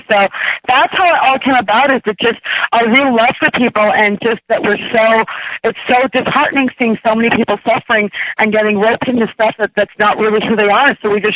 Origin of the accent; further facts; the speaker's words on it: Canada; I actually don't know what that means being Canadian.